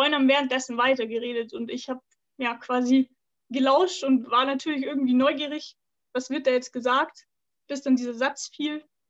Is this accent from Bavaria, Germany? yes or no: yes; Munich, Bavaria, Germany; ich bin 22 Jahre alt, ich komme aus München